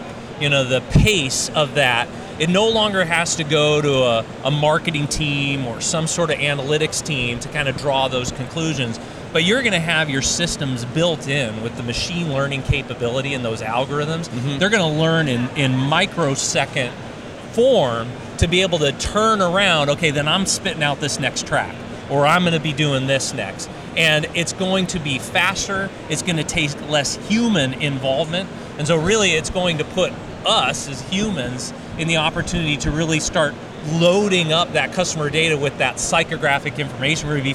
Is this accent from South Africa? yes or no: no; Denver, Colorado, United States; You know, I'm from Denver, Colorado, and we have ski resorts